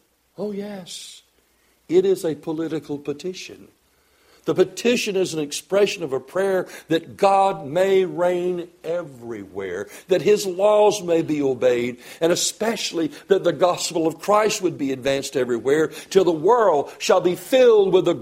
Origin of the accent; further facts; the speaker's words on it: the South, United States; Why, I'm a Southerner. If I hear America is playing Russia, I want America to win. What? I'm an American.